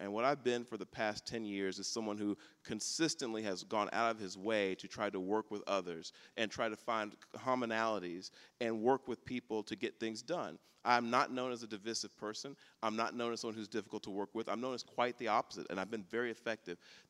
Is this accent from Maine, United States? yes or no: no; Dallas, Texas, United States; I was born and raised in Dallas in some very adverse circumstances. I grew up in a tough neighborhood in West Dallas and later Oak Cliff